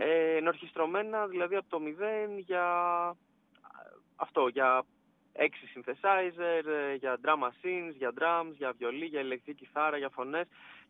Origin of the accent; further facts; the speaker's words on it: Athens, Attica, Greece; το Λυκαβητό τον έβλεπα κάθε μέρα εκεί που μεγάλωσα, γιατί μεγάλωσα σχετικά κοντά